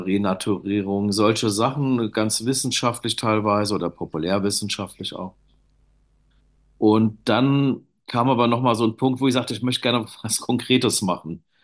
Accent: Hesse, Germany; Ich bin groß geworden bei Frankfurt am Main in einem großen Garten. Meine Eltern kommen aus dem Dorf in Rhein-Hessen, sind ins Rhein-Main-Gebiet gezogen. Ich bin da groß geworden.

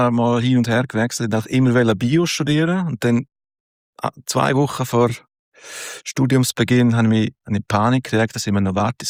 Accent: Chur, Graubünden, Switzerland; born or raised there; also born or lived in Domleschg

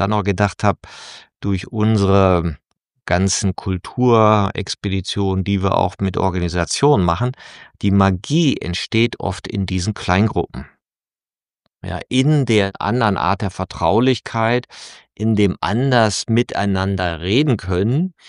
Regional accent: Aachen, North Rhine-Westphalia, Germany; Ich bin ja aus Aachen, ne? Also gehört, als Aachener weiß man nicht so genau, ob man jetzt schon zu Köln gehört oder wo man eigentlich so hingehört.

